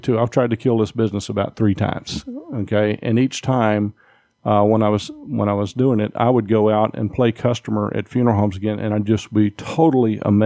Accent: Louisiana, United States; also born or lived in Texas; Well, I'm a Texas transplant to Louisiana, and I grew up in Louisiana and went into the Air Force.

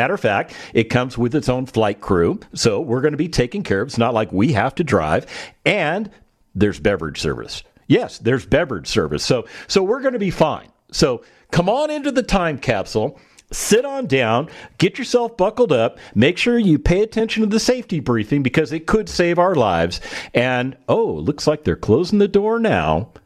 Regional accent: Las Vegas, Nevada, United States; I grew up in Vegas, so I know more about gambling than I care to know about gambling.

